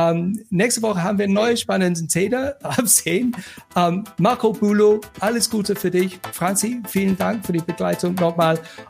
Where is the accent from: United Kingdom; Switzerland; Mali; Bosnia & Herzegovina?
United Kingdom; German is a second language; So, als Brite, das tut mir weh.